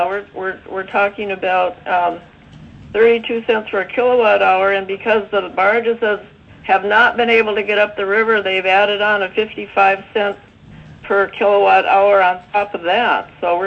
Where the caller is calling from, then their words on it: Ambler, Alaska, United States; I'm calling in from Ambler, Alaska, up in Northwest Arctic.